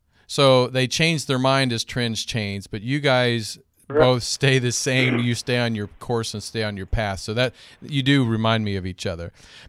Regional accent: Grenola, Kansas, United States; because I'm from Kansas originally, Granola, Kansas, real small town in Kansas

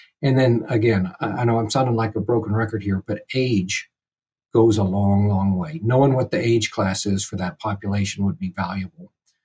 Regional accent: Missouri, United States; I've deer hunted most of my life. I grew up in Missouri around big deer.

